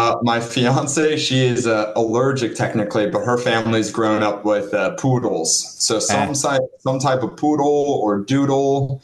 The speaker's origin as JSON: {"language": "English", "country": "Norway", "tie": "born or raised there", "also_born_or_lived": "Germany", "first_language": "Norwegian", "second_language": "English", "said": "I was born and raised in Norway. So Norway is my native language."}